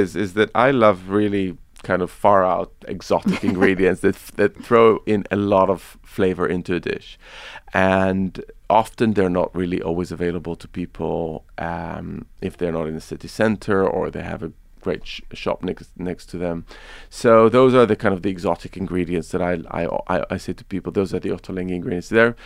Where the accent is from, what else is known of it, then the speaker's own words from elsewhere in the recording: Israel; also born or lived in Lebanon / Palestine; I grew up in Israel, in Lebanon, in Palestine.